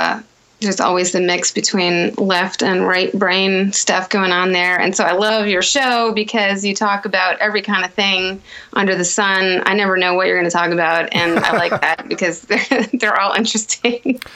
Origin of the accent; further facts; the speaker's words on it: Massachusetts, United States; now in Virginia, United States; I live in Virginia, even though I'm actually from Massachusetts. So I've got a little bit of north and south in me. I think I consider myself a Yankee, but I have lived in Virginia for a long time now.